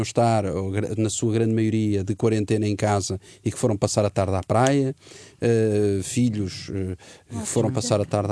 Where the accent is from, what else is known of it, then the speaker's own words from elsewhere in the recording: Portugal; E nós, enquanto portugueses, enquanto povo